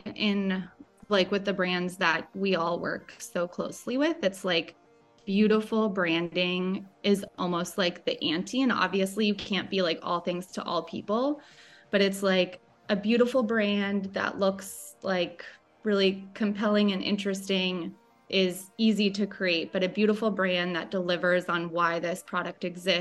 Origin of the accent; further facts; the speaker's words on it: Boulder, Colorado, United States; I grew up in Boulder, Colorado.